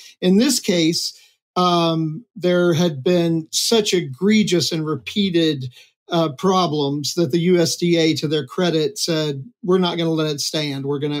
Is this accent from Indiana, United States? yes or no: no; Virginia, United States; also born or lived in Bay Area, California; We actually moved from the Bay Area in California to my hometown in Virginia because we could afford to have a good quality of living here on what we make.